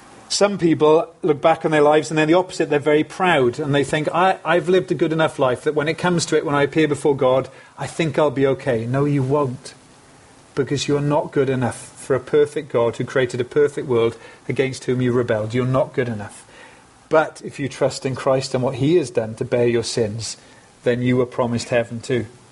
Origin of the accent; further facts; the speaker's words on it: United Kingdom; We're British, aren't we? We hate queue jumpers.